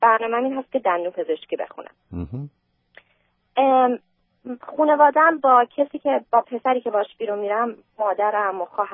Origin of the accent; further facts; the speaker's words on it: Iran; moved away as an adult; now in United States; من 25 سالمه. 5 سال از ایران اومدم. به کالیفرنیا زندگی میکنم.